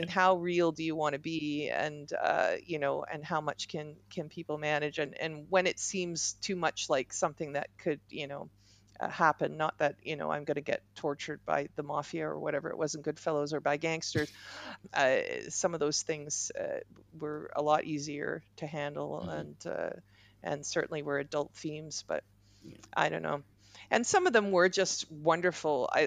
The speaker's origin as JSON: {"language": "English", "town": "Toronto", "region": "Ontario", "country": "Canada", "tie": "born or raised there", "said": "that was filmed right here in my hometown, Toronto, Ontario"}